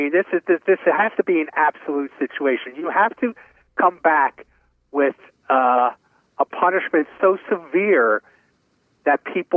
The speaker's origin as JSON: {"language": "English", "country": "United States", "said": "I mean, but we're so American, we're so centric towards what we do."}